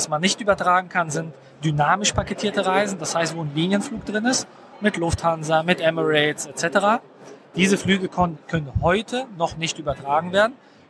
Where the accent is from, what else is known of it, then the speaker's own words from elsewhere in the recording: Berlin, Germany; bin aus Berlin